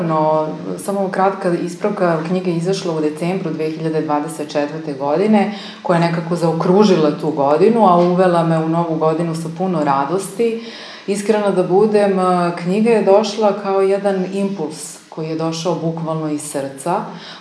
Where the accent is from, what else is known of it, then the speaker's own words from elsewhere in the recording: Kragujevac, Šumadija, Serbia; born there; ja sam rođena ovde u Kragujevcu